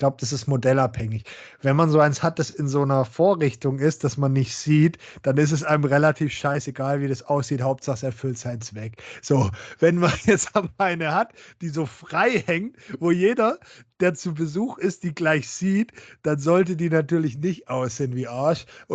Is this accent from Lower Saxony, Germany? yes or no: no; Baden-Württemberg, Germany; dann tendiere ich als Schwabe dazu, nicht so viel zu nehmen